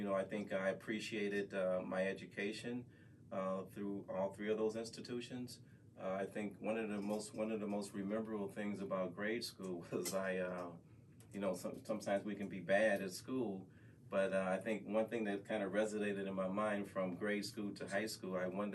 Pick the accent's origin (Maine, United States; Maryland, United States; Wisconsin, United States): Wisconsin, United States; Milwaukee; In Milwaukee, being born and raised in Milwaukee, that's how we lived, and that's how we treated each other in the community.